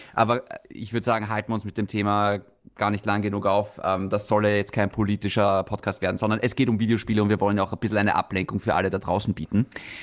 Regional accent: Vienna, Austria; wir melden uns heute aus einer Woche, die extrem crazy ist. Speziell bei uns in Österreich und in Wien.

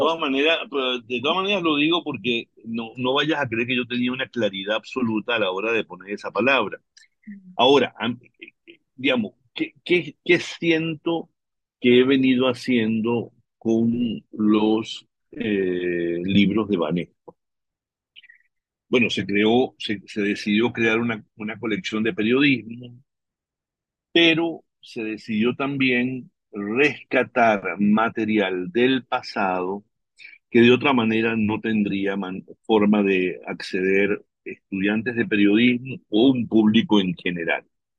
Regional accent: Argentina; moved away; siempre me impresionó mucho la dictadura en Argentina, que es un poco la razón por la que nosotros salimos de Argentina

